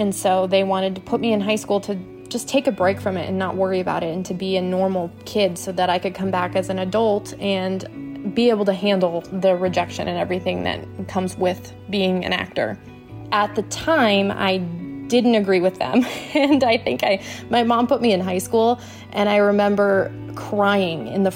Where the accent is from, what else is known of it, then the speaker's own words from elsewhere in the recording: Michigan, United States; I am originally from Michigan. My whole family, my parents had never left Michigan until we moved for my brother's health.